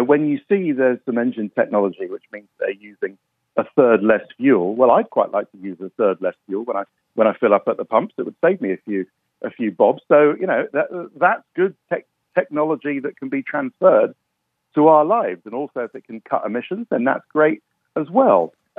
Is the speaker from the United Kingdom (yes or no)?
yes; United Kingdom; that seemed a million miles away from me growing up in Europe and the UK.